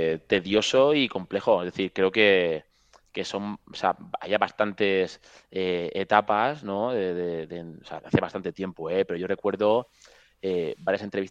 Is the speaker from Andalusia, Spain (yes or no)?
no; Valencian Community, Spain; now in Paris, France; yo vengo de estar en mi pueblo tan tranquilo, yendo a Orihuela, a la facultad